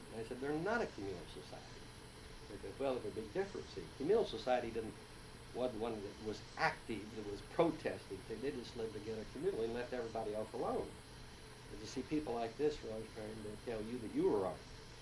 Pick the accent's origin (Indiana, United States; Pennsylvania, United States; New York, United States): Indiana, United States; See, in my home state, Indiana, at that time at least